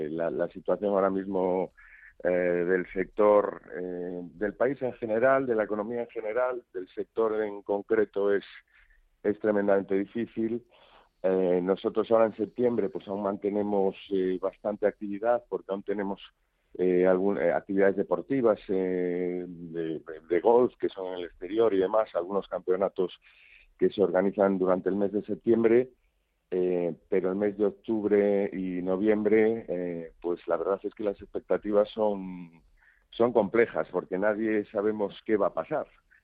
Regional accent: Galicia, Spain; aparte de ser gallego, soy gallego convencido

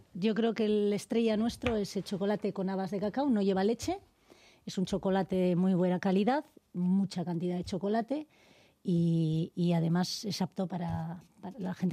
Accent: Basque Country, Spain; now in Madrid, Spain; es que venimos de Vizcaya

